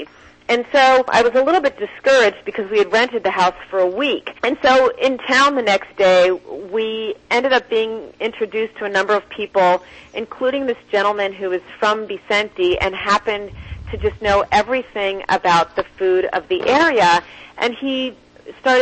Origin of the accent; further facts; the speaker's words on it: Abruzzo, Italy; I've never heard of this pasta. I'm from Abruzzo.